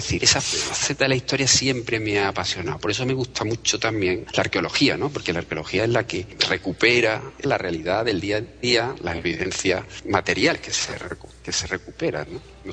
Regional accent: Spain; En realidad, y yo soy español, ¿no?

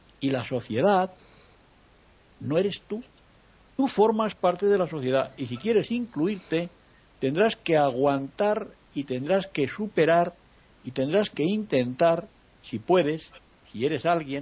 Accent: Spain; aquí en la televisión, en mi país, la televisión española, tiene audiodescripción

